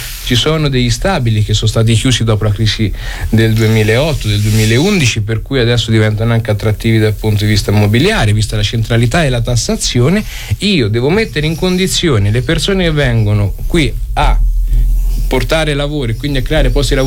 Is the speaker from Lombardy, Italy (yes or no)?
no; Fossato di Vico, Umbria, Italy; io non ho mai detto vengo da Perugia, io vengo da Fossato di Vico, provincia di Perugia.